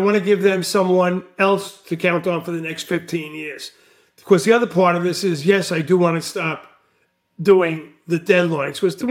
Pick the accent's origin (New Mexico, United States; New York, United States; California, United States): New York, United States; Brooklyn; It's because I'm from Brooklyn. We look to the streets.